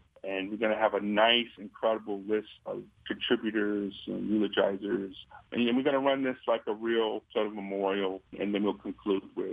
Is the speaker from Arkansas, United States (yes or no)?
no; Detroit, Michigan, United States; coming to Detroit, because that's where I'm from Detroit.